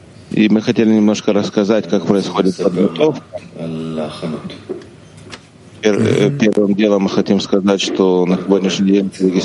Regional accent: Odesa, Odesa Oblast, Ukraine; из Одессы.

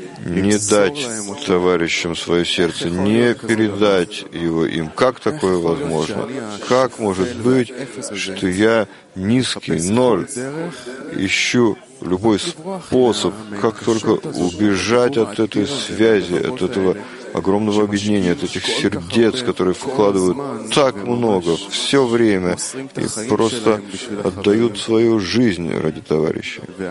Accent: Petah Tikva, Central District, Israel; из Петахтиква, из Израиля.

